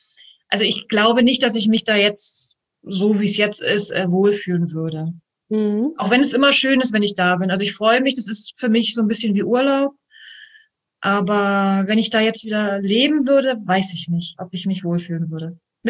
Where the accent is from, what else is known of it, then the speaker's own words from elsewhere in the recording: Brandenburg, Germany; now in Hamburg, Germany; Nein, ich bin keine gebürtige Hamburgerin. Ich komme ursprünglich aus dem Spreewald in Brandenburg. Lebe aber jetzt seit 15 Jahren in Hamburg.